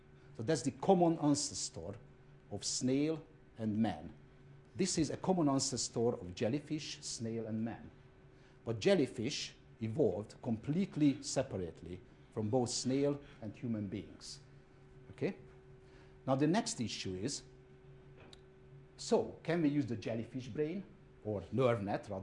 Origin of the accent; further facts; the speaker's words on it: Hungary; in my home country, Hungary. When we go home, we also see Trabants.